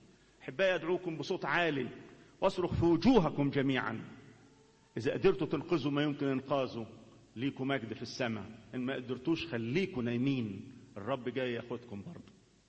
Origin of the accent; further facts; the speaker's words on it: Upper Egypt, Egypt; احنا عندنا في الصعيد نسميها زرزورة جنزورة، انتوا هنا في الخواجات يسموها عصفورة